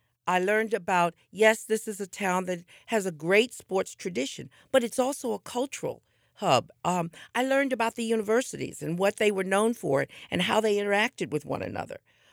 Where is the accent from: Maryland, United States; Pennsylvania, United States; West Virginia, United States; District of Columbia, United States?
District of Columbia, United States; Washington; Well, I grew up in Washington, D.C. My parents were actually from North Carolina and Ohio, respectively.